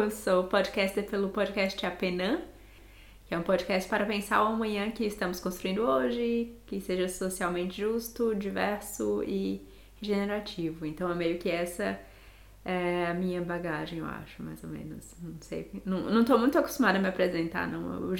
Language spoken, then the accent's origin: Portuguese; Marabá, Pará, Brazil; also born or lived in Fortaleza / Piauí / Parnaíba; now in Germany; Eu digo que eu sou rodada, assim, porque eu nasci em Fortaleza, mas eu cresci, na verdade, no Piauí, no Pará, em Parnaíba, no interior do Pará, em Marabá. E hoje em dia eu tô morando na Alemanha.